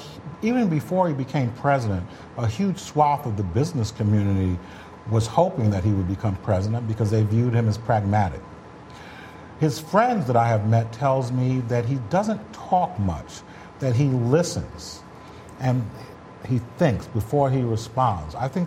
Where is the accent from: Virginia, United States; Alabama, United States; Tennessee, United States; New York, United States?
New York, United States; Queens; also born or lived in Harlem; I was born in Harlem. We moved to Queens. I went to high school in Brooklyn, so I'm all parts.